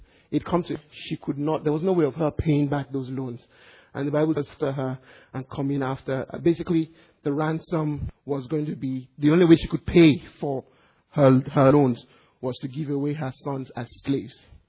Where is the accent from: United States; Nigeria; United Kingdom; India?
Nigeria; like when we were growing up in Nigeria